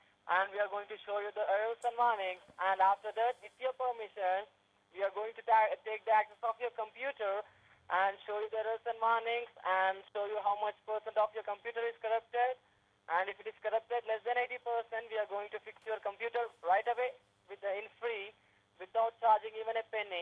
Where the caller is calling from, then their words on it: Clifton Park, New York, United States; New York, Clifton Park City.